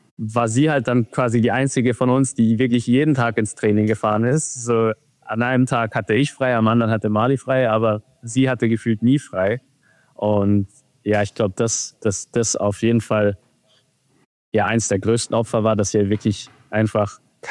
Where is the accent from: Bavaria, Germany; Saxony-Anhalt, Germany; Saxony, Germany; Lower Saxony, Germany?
Bavaria, Germany; Zirndorf; also born or lived in Nuremberg; ich wurde zwar in Nürnberg geboren, bin aber dann in Zirndorf auch aufgewachsen.